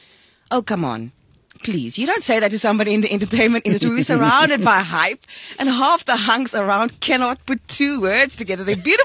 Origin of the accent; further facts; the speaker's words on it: South Africa; first language Afrikaans; English is a second language; And like obviously Afrikaans is my mother tongue, right? So I watched my mom once when I went home.